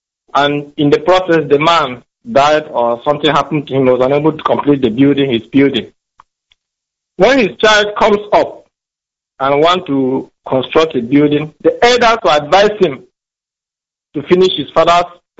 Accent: Nigeria; now in London, United Kingdom; I'm from Mahena in Biafra land.

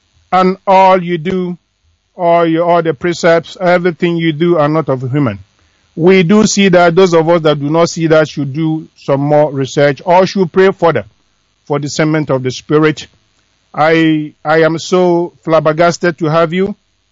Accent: Owerri, Imo, Nigeria; now in Germany; I hear from Owerri and I'm calling from Germany.

